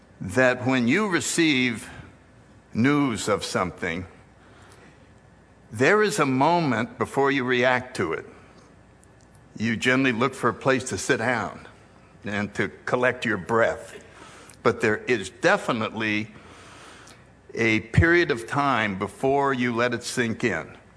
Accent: New Haven, Connecticut, United States; I'm gonna be 80 in September. I grew up in New Haven, Connecticut. I have one sister

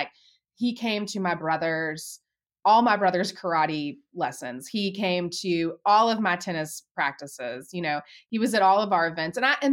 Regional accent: United States; I grew up in the Panhandle, home of the finest donut in the land.

